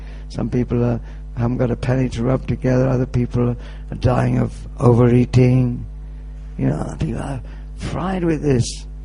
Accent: United Kingdom; this is me. I'm British.

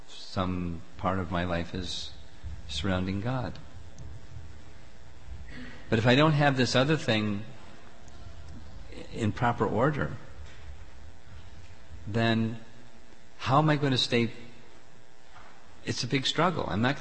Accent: United States; But I'm also growing up in America, where there's this intense spirit of competition.

